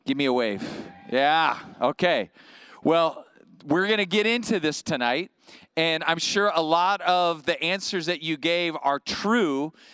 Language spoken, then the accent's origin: English; Bakersfield, California, United States; What's happening, VBF Bakersfield? It is great to be back home with my hometown peeps. Right here.